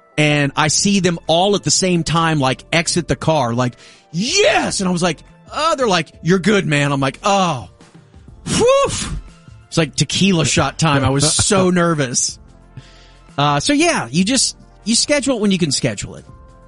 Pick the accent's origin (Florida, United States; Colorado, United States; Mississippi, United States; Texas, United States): Texas, United States; Arlington; One, so growing up in Arlington, people drove to Dallas for the wedding.